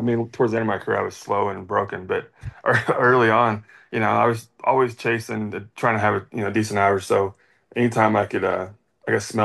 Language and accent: English; Kentucky, United States; So all the people that I grew up with, and the kind of the fans where I grew up in Kentucky were able to kind of watch was kind of cool.